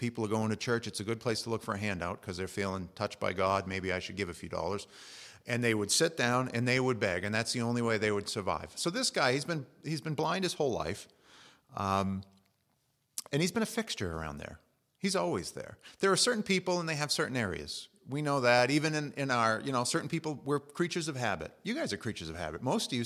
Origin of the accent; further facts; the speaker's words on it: United States; We grew up in America, and we know that justice is there with the blindfold on and the scales